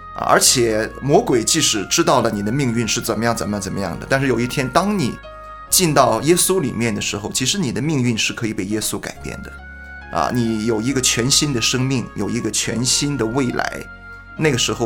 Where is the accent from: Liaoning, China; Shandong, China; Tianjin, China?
Shandong, China; 啊、对，我是山东人。